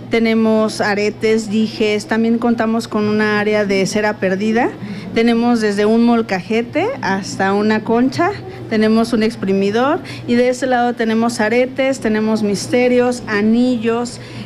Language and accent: Spanish; Taxco, Guerrero, Mexico; Mire, venimos de Taxco.